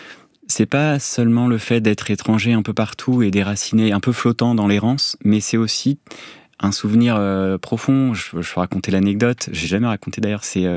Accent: Versailles, Île-de-France, France; born there; also born or lived in Cherbourg; Moi, je suis né à Versailles, en Versailles-Saint-Germain-en-Laye, avec un petit tour à Cherbourg, où j'ai eu mes premiers émois naturalistes.

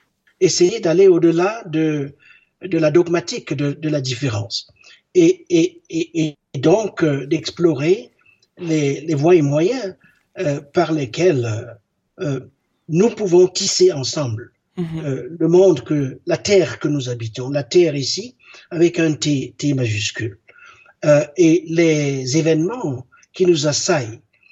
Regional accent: Cameroon; born there; je suis né au Cameroun. Pour moi, le Cameroun est une invention coloniale

